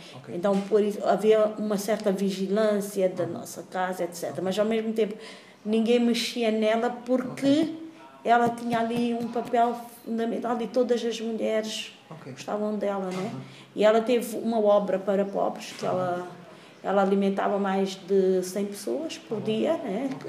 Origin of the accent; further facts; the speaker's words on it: Angoche, Nampula, Mozambique; Eu lembro-me de ter havido um grande incêndio quando eu era pequena em Angoche